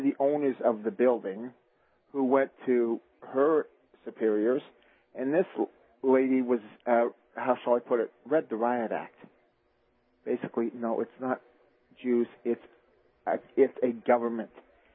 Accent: England, United Kingdom; now in Quebec, Canada; Being an English guy in Quebec, definitely everything's crazy.

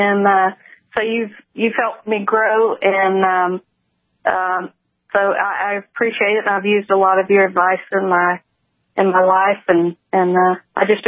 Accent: Florida, United States; We're from Florida.

